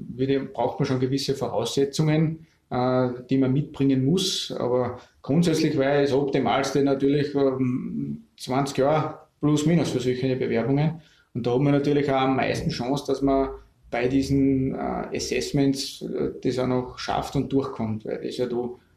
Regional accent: Adnet, Salzburg, Austria; als gebürtiger Installer, als Adninger, habe ich schon als Kind die Hubschrauber immer in der Tiefflugstrecke bei uns vorbeifliegen sehen.

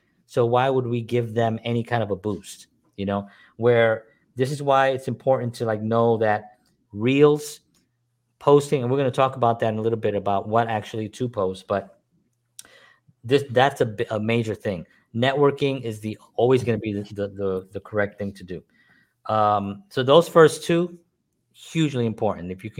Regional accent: Bronx, New York, United States; You know, we're Latin men. We're from the Bronx. We don't no longer live there, so we've actually moved as well.

